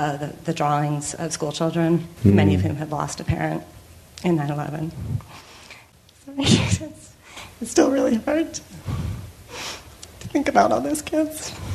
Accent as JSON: {"language": "English", "region": "New York", "country": "United States", "tie": "born or raised there", "said": "So I grew up 20 miles outside New York City."}